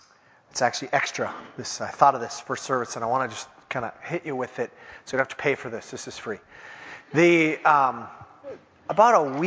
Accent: Minneapolis, Minnesota, United States; I was in San Diego, and I happened to meet a guy, and he heard I was from Minneapolis.

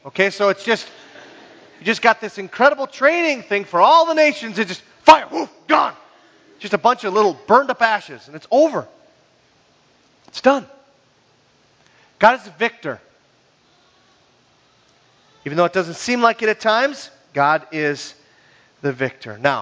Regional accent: Hibbing, Minnesota, United States; I go home to my hometown, Hibbing

